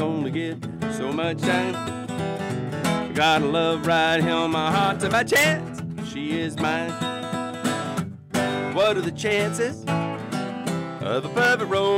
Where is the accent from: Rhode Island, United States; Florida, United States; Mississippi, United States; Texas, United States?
Florida, United States; Jacksonville; I grew up in Jacksonville, third generation North Florida redneck. Yeah, that's just the way it is. But I left town, and now I'm come back after 20 years.